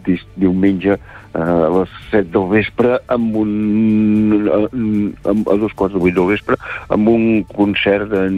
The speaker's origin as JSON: {"language": "Catalan", "region": "Catalonia", "country": "Spain", "said": "és que els catalans, si som alguna cosa, és que som catalans."}